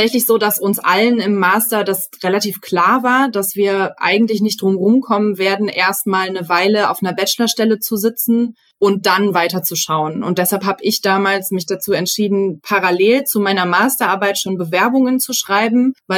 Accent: Mönchengladbach, North Rhine-Westphalia, Germany; also born or lived in Leipzig; ich komme ja aus Mönchengladbach eigentlich und hatte in der Zeit in Leipzig, obwohl ich die Stadt sehr, sehr gerne mag und mich wohlgefühlt habe

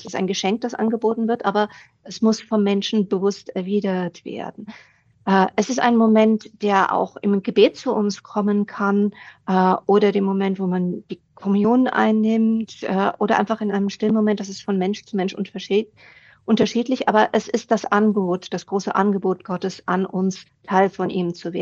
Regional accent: Bamberg, Bavaria, Germany; das ist nur eine Stunde von Bamberg entfernt, also meine Heimatstadt.

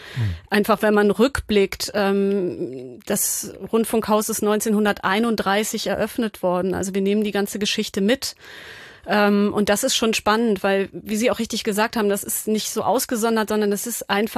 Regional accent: Hamburg, Germany; Also ich bin Hamburgerin

